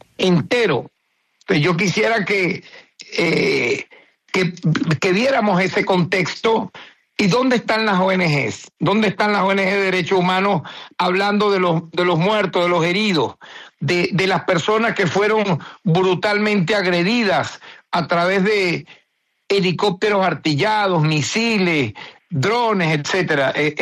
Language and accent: Spanish; Venezuela; Quienes están en este momento dirigiendo las instituciones, me incluyo, somos venezolanos, dignos, que amamos nuestra patria.